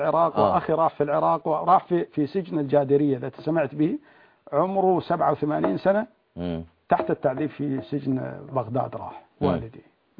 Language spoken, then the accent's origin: Arabic; Syria; عندنا في سوريا